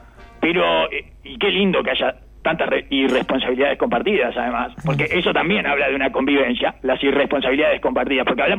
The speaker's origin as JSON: {"language": "Spanish", "country": "Uruguay", "said": "porque así somos los uruguayos, agradecidos"}